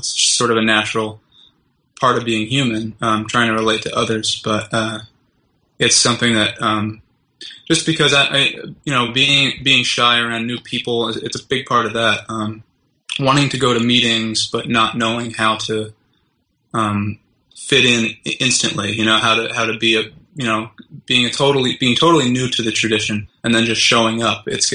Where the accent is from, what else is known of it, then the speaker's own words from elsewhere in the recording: Philadelphia, Pennsylvania, United States; I'd heard about Quakerism and the Friends from growing up in Philadelphia.